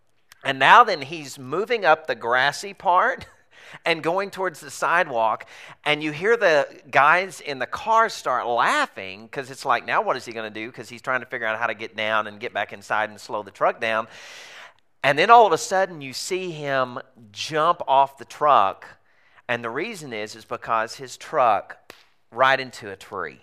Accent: Arkansas, United States; I grew up in Arkansas. If you figured out that I've got an accent, you're the one with the accent. I'm normal.

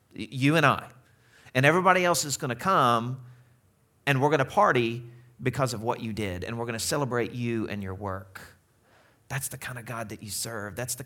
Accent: the South, United States; is it because I'm from the South?

